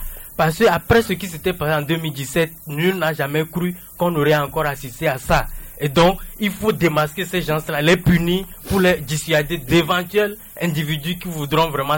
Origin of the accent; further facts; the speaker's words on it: Togo; En tant que Togolais, j'étais fouetté dans mon orgueil d'être Togolais. Quand il parlait avec des termes tout crus de mon pays